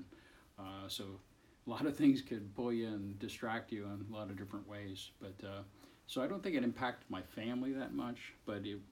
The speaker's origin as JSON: {"language": "English", "town": "Columbus", "region": "Ohio", "country": "United States", "tie": "born or raised there", "said": "Well, I was a young boy growing up in Columbus. I was living on the west side"}